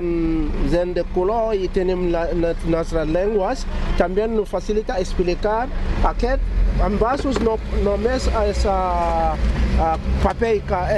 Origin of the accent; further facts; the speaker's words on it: Gambia; Catalan is a second language; now in Salt, Spain; Soc de Gàmbia. Gàmbia, quan jo vaig venir aquí, no fan reciclatge.